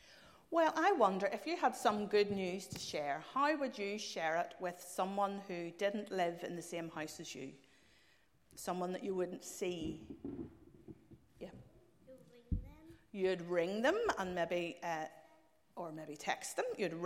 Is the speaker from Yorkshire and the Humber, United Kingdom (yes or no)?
no; Belfast, Northern Ireland, United Kingdom; accent: Belfast; Born and bred in Belfast, couldn't understand the Belfast accent.